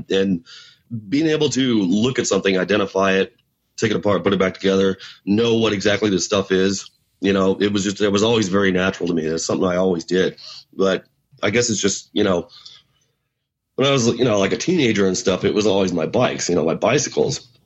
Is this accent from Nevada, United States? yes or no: yes; Las Vegas, Nevada, United States; Vegas, I was born and raised in Vegas. It's my hometown, but it's a very transient town.